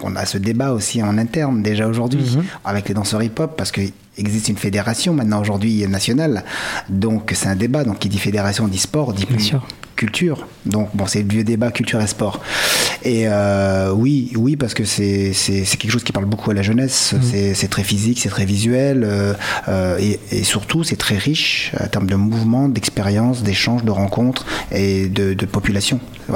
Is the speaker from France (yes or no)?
yes; France; also born or lived in Madagascar; siciliano d'un côté, malgache de l'autre. Je suis né à Madagascar, mais j'ai grandi en France.